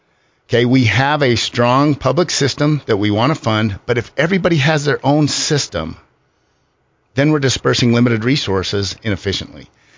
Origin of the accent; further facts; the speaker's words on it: Rexburg, Idaho, United States; You know, I grew up in Rexburg, and so went up there, graduated from Rexburg, and then I headed down to Utah State.